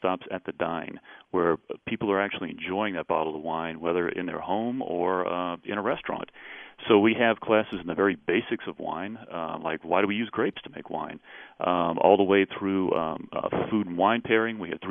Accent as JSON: {"language": "English", "town": "New Orleans", "region": "Louisiana", "country": "United States", "tie": "born or raised there", "also_born_or_lived": "Southern California", "moved": "as an adult", "said": "I was born and raised in New Orleans, of course. And I was transferred. I was in the hotel business. I was a food and beverage director. And I was transferred to Southern California. Quite a culture shock from New Orleans"}